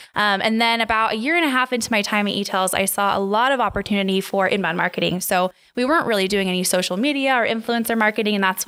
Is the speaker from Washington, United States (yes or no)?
yes; Seattle, Washington, United States; now in Spokane, United States; So I'm originally from the Seattle area. I moved over to Spokane to go to college, and I stuck around.